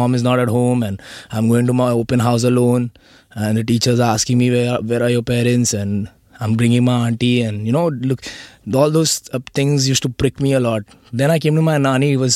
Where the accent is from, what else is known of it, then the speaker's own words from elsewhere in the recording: Mangalore, Karnataka, India; And I also come from Karnataka. I'm from Mangalore.